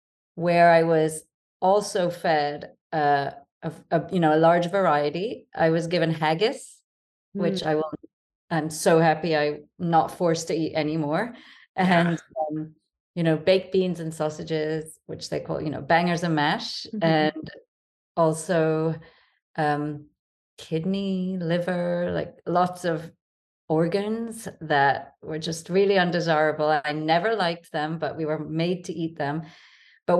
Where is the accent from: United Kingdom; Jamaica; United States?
Jamaica; born there; So I was born in Jamaica, and my dad always ate a lot of fruit and vegetables.